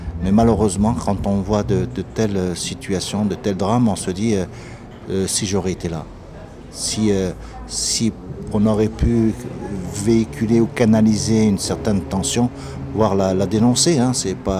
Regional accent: Toulon, Provence-Alpes-Côte d'Azur, France; donc en France en l'occurrence, et plus précisément dans le Var, puisque moi je suis de Toulon

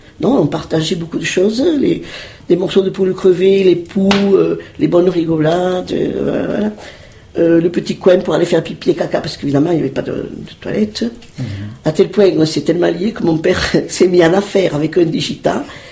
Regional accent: Barcelona, Catalonia, Spain; born there; French is a second language; je suis née à Barcelone, mais de culture et d'appartenance murciana. Pas question de me dire que je suis catalane

